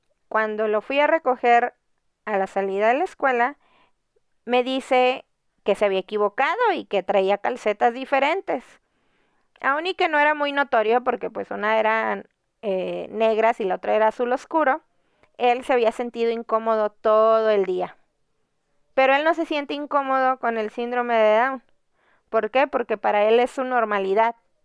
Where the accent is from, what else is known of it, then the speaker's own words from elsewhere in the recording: Monterrey, Nuevo León, Mexico; soy de Monterrey, México, y soy mamá de Elías y Eva